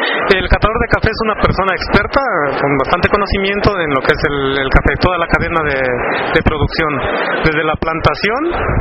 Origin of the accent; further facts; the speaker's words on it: Chiapas, Mexico; vengo del estado de Chiapas